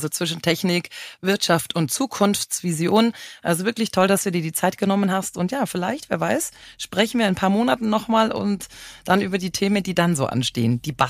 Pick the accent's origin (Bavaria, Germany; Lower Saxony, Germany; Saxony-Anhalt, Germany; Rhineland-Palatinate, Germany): Bavaria, Germany; ich komme aus Bayern.